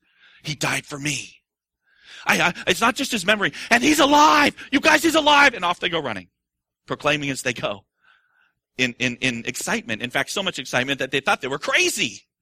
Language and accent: English; United States; I'm so proud to be an American, aren't you? Man, I love that I'm an American.